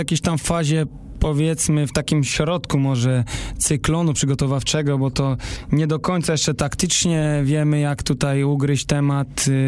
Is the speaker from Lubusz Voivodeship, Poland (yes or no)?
yes; Zielona Góra, Lubusz Voivodeship, Poland; jestem z Zielonej Góry, tu się wychowałem.